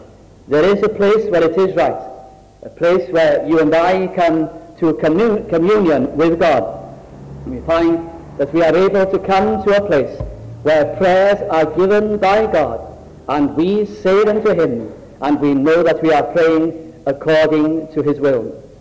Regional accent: North West England, United Kingdom; first language Welsh; English is a second language; I was brought up in South Lancashire, and we used to listen to every little Welsh programs on the radio for the reason that we long to hear our own little language

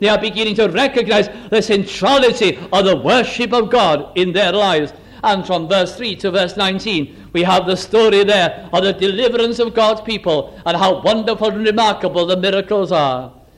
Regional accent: Wales, United Kingdom; Being a Welshman, it's very difficult for me to remember those words, and you must forgive me now.

